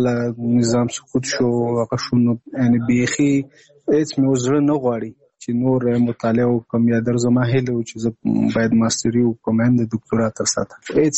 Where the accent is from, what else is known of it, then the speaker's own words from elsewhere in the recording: Nangarhar, Afghanistan; now in Kabul, Afghanistan; زموږ کور په ننګرهار کې دی، زه په کابل کې هم دلته